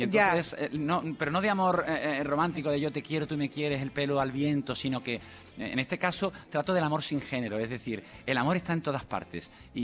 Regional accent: Andalusia, Spain; yo soy andaluz

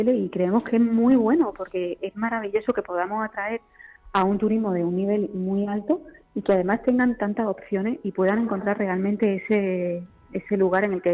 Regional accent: Granada, Andalusia, Spain; now in Madrid, Spain; Yo que soy de Granada, siempre, antes de trabajar aquí, siempre me pareció que este hotel es puro Madrid.

